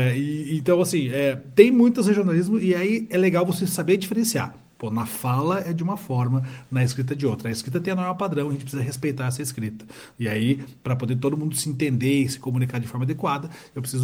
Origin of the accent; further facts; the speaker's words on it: Curitiba, Paraná, Brazil; Eu sou aqui de Curitiba, né? Somos próximos, aqui estão passando um friozinho nesse momento.